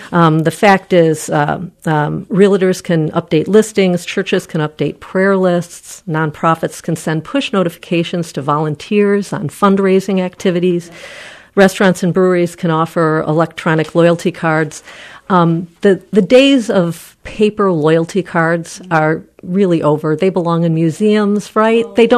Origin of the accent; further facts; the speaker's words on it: Midwest, United States; also born or lived in New Jersey; now in West Michigan, United States; grew up all over the Midwest and New Jersey. So being long-term here in West Michigan, I feel like it's my hometown.